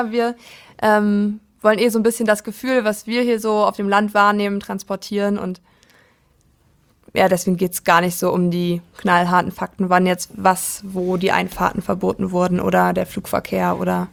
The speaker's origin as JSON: {"language": "German", "region": "Brandenburg", "country": "Germany", "said": "ich komme ja aus dem Landkreis Prignitz in Brandenburg."}